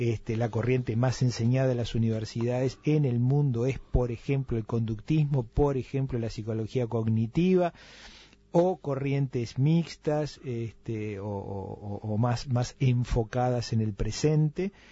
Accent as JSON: {"language": "Spanish", "country": "Uruguay", "said": "tan conservadores somos los uruguayos."}